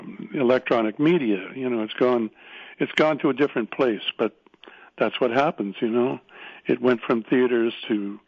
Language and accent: English; Canada; But the British government wouldn't let me work in England. And that really, really got to me because I'm Canadian.